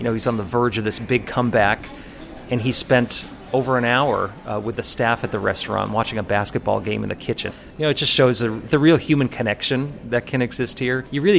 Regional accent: New Hampshire, United States; I never thought I would see that in my lifetime growing up in New Hampshire.

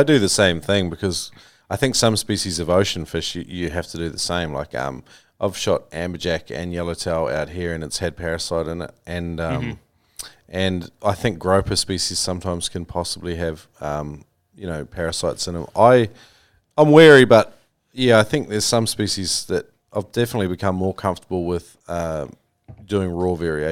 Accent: New Zealand; that was a real common one I grew up with in New Zealand.

